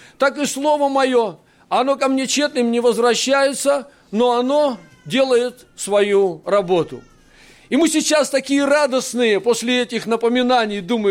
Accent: Siberia, Russia; Вот я думаю, сибиряк, самому за себя стыдно, но так холодно

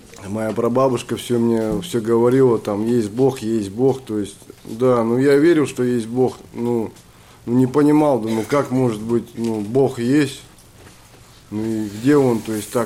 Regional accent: Kazakhstan; now in Tomsk, Russia; Сам я родом с Казахстана, но с 98 года я живу в Томске. Так как мои родители живут здесь, я приехал, здесь я остался. Привез свою семью.

